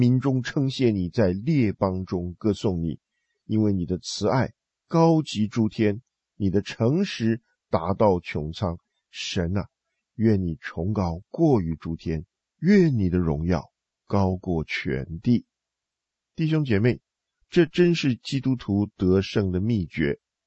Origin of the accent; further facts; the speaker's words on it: China; 我们中国人说慌慌如丧家之犬